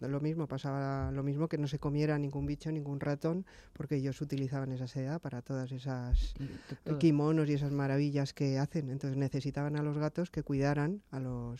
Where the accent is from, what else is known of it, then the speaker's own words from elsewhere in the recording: Bilbao, Basque Country, Spain; Pues, pero bueno, soy de Bilbao, no lo tengáis en cuenta.